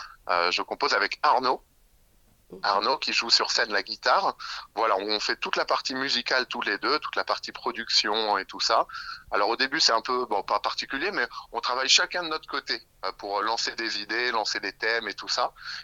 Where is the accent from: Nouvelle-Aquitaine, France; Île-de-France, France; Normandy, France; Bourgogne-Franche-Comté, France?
Île-de-France, France; Paris; Sans faire de jaloux, bah nous on est des Parisiens. Donc c'est vrai que jouer à Paris, bah c'est toujours un petit peu particulier.